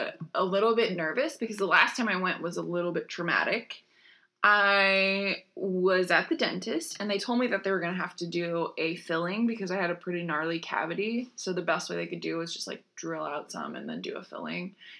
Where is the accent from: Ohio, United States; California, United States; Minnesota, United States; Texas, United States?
Texas, United States; born there; I was born in Texas.